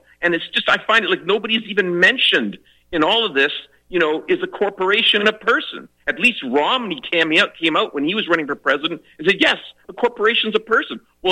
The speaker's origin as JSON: {"language": "English", "country": "Canada", "said": "I'm a Canadian, but I'm watching you guys"}